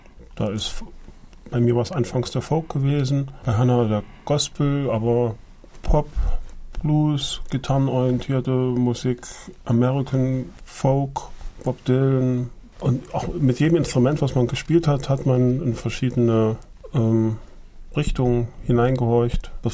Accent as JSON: {"language": "German", "country": "Germany", "tie": "born or raised there", "said": "Und habe ab der 5. Klasse Klavier gelernt, weil ich da eine ganz große Leidenschaft hatte und meine Eltern mir das auch in DDR-Zeiten wirklich möglich gemacht haben."}